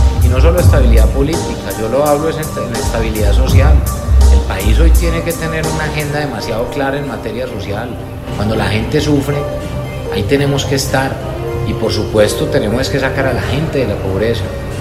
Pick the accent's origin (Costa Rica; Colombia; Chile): Colombia; y no solo en lo personal, sino como colombiano.